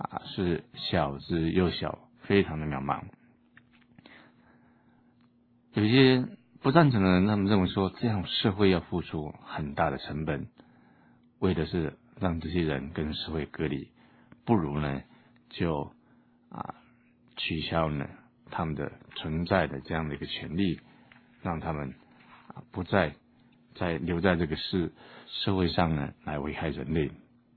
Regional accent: China; 基本的立场是真的相信我们中国人所说的性善论

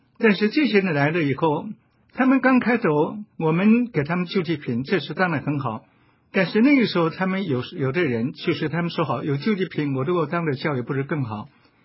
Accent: Xiamen, Fujian, China; 我也到了福建我的故乡厦门，

